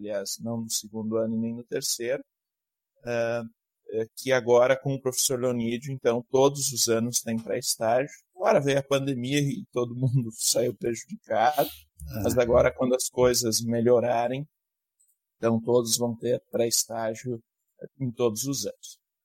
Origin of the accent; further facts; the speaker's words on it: Novo Hamburgo, Rio Grande do Sul, Brazil; now in Indaiatuba, Brazil; Eu sou de Novo Hamburgo, eu sou um dos que mais próximo morava do seminário e agora sou um dos que está mais longe do seminário. Estou em São Paulo, aqui em Indaiatuba e Campinas.